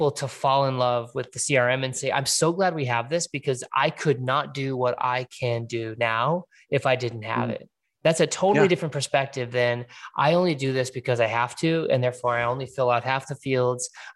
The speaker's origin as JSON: {"language": "English", "town": "Fresno", "region": "California", "country": "United States", "tie": "born or raised there", "said": "my hometown is Fresno. I was born there. I lived on farms, you know, for 9 years out there."}